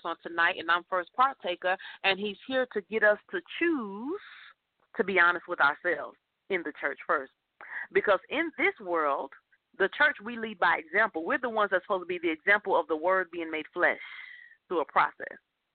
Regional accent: Chicago, Illinois, United States; you know, I'm from Chicago. I live the city life. I love the city life.

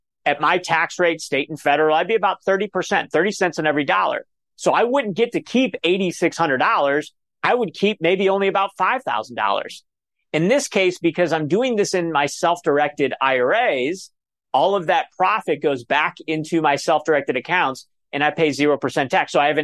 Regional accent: Cleveland, Ohio, United States; I'm from Cleveland, Ohio, by the way.

